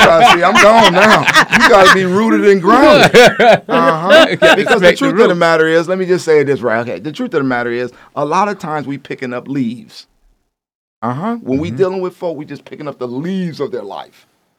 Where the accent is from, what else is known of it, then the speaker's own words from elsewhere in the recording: Detroit, Michigan, United States; I grew up on Linwood and Davison. I grew up in the streets of Detroit.